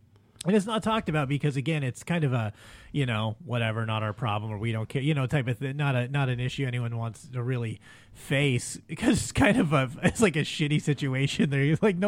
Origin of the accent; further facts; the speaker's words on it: Los Angeles, California, United States; I grew up in South Central, man, I grew up in the hood in L.A., and then I moved to Montana